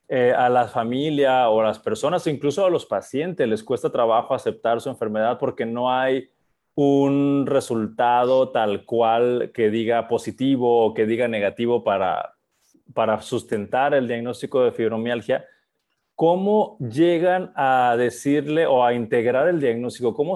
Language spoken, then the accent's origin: Spanish; Mexico; todavía en nuestra evolución o en nuestra cultura como mexicanos